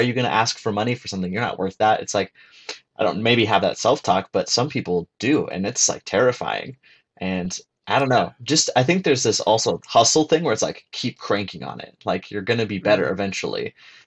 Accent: Phoenix, Arizona, United States; also born or lived in Denver; now in Kansas City, United States; So I grew up in like the Phoenix area and then Denver before that. So more like West Coast kid and then this way.

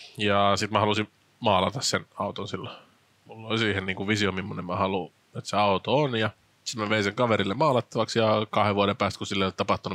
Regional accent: Karis, Uusimaa, Finland; kaikkihan me ollaan Karjaalta

